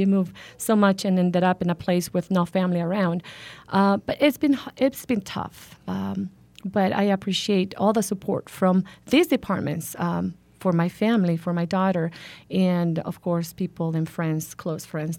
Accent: Honduras; moved away as an adult; now in Tucson, United States; I'm originally from Honduras

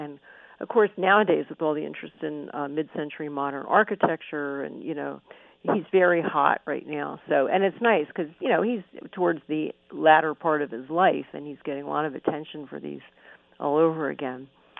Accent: Philadelphia, Pennsylvania, United States; you know, my hometown is Philadelphia, Bill.

